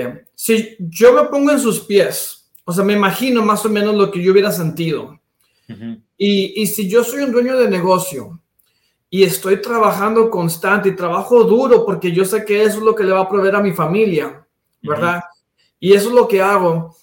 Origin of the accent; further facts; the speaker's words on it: Eagle Pass, Texas, United States; also born or lived in Piedras Negras, Mexico; Yo vengo de una ciudad chica allá de la frontera. Ahí nací en Piedras Negras, Coahuila, pero fui a la escuela en Eagle Pass, Eagle Pass.